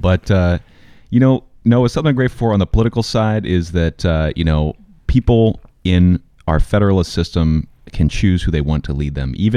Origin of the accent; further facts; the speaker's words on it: Pennsylvania, United States; I grew up in Pennsylvania. We don't have recalls in Pennsylvania.